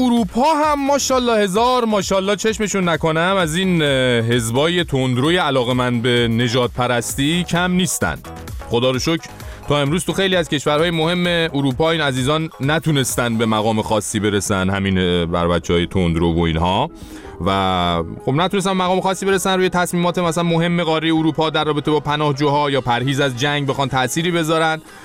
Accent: Iran; البته خب بگم ما چون ایرانی هستیم

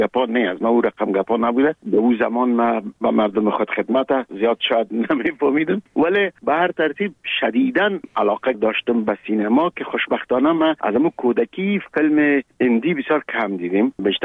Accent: Kabul, Afghanistan; moved away; ما در کابل به دنیا آمدیم، در چهاردی کابل. مکتب ابتدایی را در یک مکتب به نام غازی عبدالله خان تمام کردیم و بعدش لیسه عبیبیه

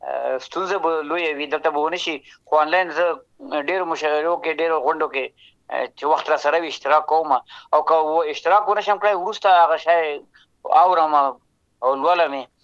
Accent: Afghanistan; born there; وطن کې مو ژوند هلته پیدا شوي یو،

